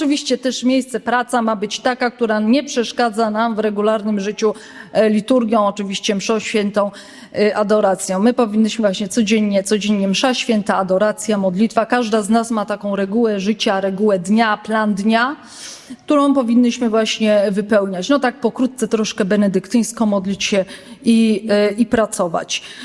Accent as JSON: {"language": "Polish", "town": "Myślenice", "region": "Lesser Poland", "country": "Poland", "said": "Jestem z Krakowa, ja jestem z Myślenicy, ale należę do archidiecezji krakowskiej."}